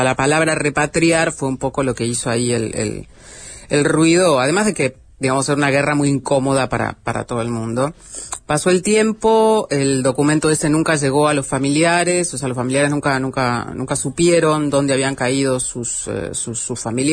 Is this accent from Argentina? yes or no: yes; Argentina; lo que puedo ver también como ciudadana argentina, ¿no? Alguien de acá